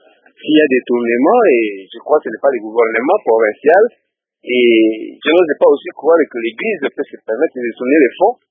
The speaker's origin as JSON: {"language": "French", "country": "DR Congo", "said": "moi je suis congolais, je ne suis pas américain."}